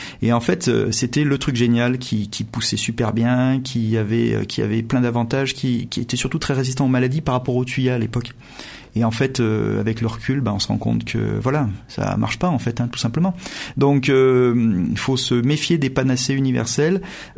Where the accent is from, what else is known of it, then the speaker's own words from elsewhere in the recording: Montélimar, Auvergne-Rhône-Alpes, France; quand j'étais petit, j'habitais à Montélimar et je me rappelle de l'hiver 85, l'eau avait gelé dans la canalisation à Montélimar.